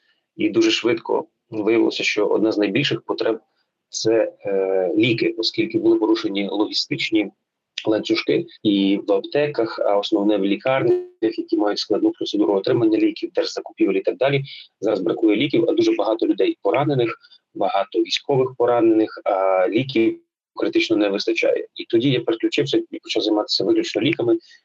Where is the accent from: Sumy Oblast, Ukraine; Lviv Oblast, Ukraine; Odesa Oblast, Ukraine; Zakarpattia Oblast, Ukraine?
Zakarpattia Oblast, Ukraine; Uzhhorod; оскільки я з Західної України, з Ужгорода